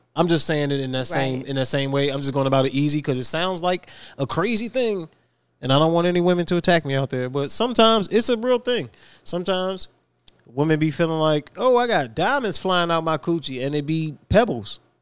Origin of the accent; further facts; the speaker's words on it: Virginia, United States; I'm from Virginia, man. We love ham. We love them ham hocks.